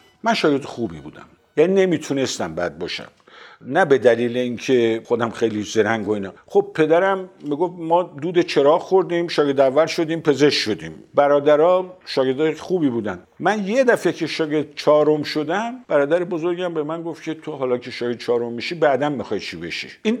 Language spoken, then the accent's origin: Persian; Sari, Mazandaran, Iran; من در ساری به دنیا آمدم. اون چی که از ساری به یاد دارم زندگی خیلی زیبایی است که به هر حال کنار دریا و چشمه و غیره و غیره.